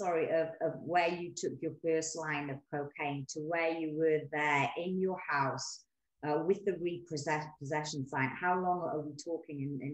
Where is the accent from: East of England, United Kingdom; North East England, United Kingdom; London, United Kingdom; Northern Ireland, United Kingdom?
North East England, United Kingdom; Newcastle; I'm from Newcastle.